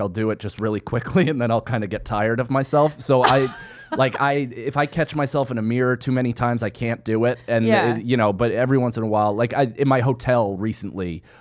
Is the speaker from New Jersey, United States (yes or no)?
no; New York, United States; I'm from Rockland County.